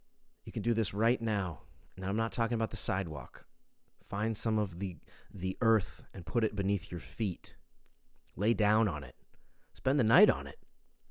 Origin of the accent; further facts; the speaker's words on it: Hawaii, United States; born there; I was born in Hawaii in 1979, and at that point, Hawaii had been a state for exactly 20 years.